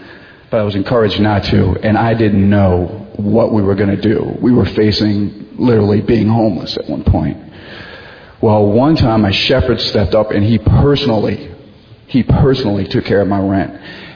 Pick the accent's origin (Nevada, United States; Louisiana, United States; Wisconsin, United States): Louisiana, United States; New Orleans; moved away; I'm a believer. I struggle with alcoholism, and I'm from New Orleans. Me and my family came down from Katrina. And when I got here, I started embracing the Lord again.